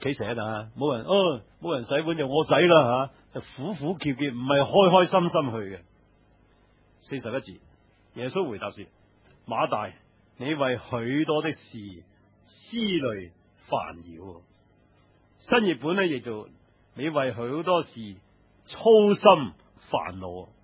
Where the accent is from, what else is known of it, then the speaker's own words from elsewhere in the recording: China; 即系我谂系我哋中国人好多都好似